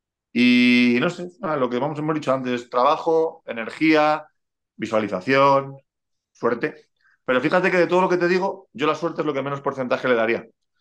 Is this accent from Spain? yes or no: yes; Galapagar, Community of Madrid, Spain; para un chaval de Galapagar que que jamás imagino ser lotero